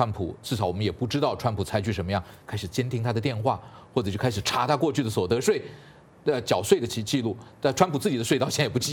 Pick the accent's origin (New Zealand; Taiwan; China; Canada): China; 他也只好照我们中国人讲摸摸鼻子就认了